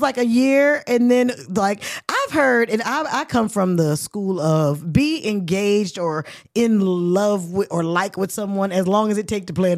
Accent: Oakland, California, United States; He doesn't make me want to get up and beat the hell out of him. Because I'm from Oakland.

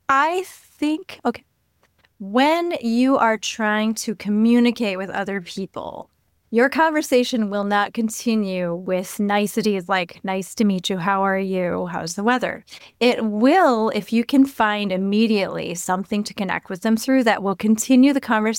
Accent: Michigan, United States; Yes, I was born outside of the United States, but then I lived for the next years of my life in West Michigan.

